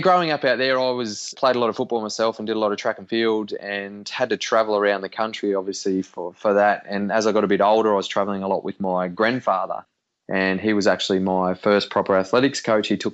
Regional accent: Cobar, New South Wales, Australia; I grew up in Cobar in Western New South Wales, and it's a very, very small community of about 5,500 people.

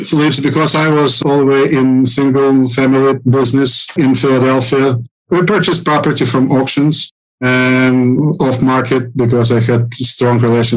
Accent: Ukraine; born or raised there

